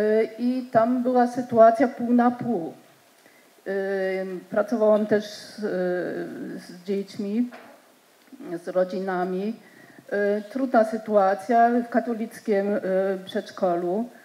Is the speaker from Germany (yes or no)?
yes; North Rhine-Westphalia, Germany; Polish is a second language; ja jestem akurat z Westfalii. ale z regionu Paderborn